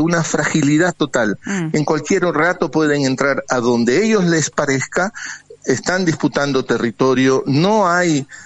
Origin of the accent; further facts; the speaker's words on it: Guayaquil, Guayas, Ecuador; now in Quito, Ecuador; yo estoy ahora en Quito, pero soy guayaquileño